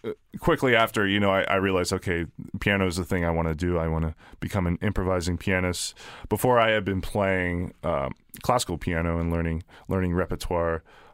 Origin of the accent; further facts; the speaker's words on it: Mechanicsburg, Pennsylvania, United States; I grew up in Mechanicsburg, and I will say what this area has is a rich, I had a lot of mentorship